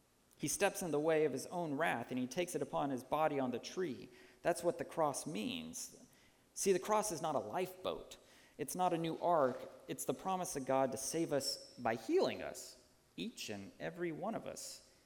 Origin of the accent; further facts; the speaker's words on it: Texas, United States; My dad grew up in New Jersey, but I grew up in Texas